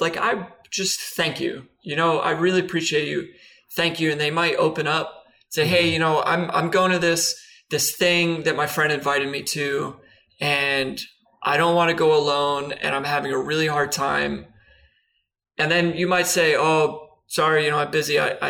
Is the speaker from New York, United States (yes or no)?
yes; New York, United States; By the way, everyone, … is from Manhattan. I'm from Long Island.